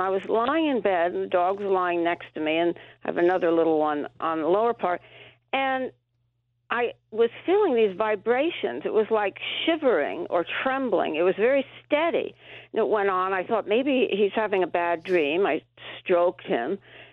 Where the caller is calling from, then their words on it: New York, United States; Gansert, New York.